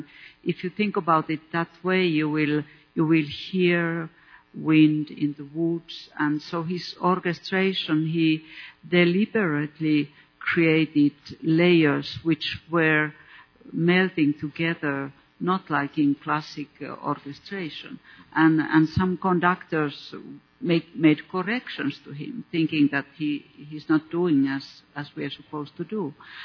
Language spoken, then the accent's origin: English; Finland; English is a second language; When you grow up in Finland, you don't even realize that Sibelius is not Finland, because the music is everywhere.